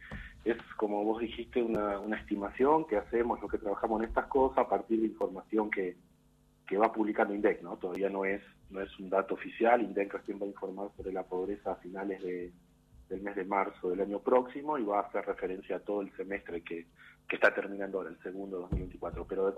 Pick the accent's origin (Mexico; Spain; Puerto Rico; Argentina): Argentina; Santa Fe; yo no soy platense, en realidad yo soy santafesino, yo estoy en Santa Fe ahora mismo, en un pueblo vivo.